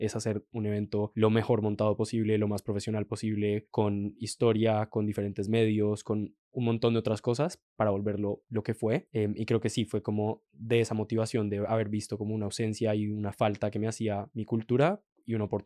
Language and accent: Spanish; Colombia; moved away; fue música con la que crecí en Colombia y me hacía mucha falta